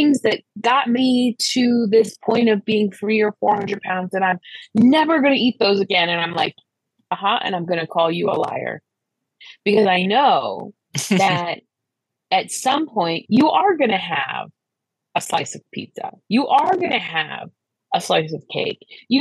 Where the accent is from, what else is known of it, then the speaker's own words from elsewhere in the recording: Midwest, United States; I grew up in the Midwest, so slices are small.